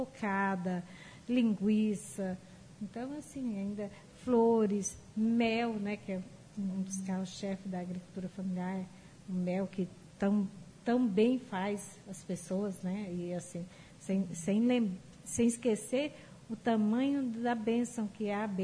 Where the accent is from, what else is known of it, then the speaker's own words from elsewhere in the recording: Orizona, Goiás, Brazil; inclusive eu não sou de Maringá, né? Então eu sou da cidade de Orizona.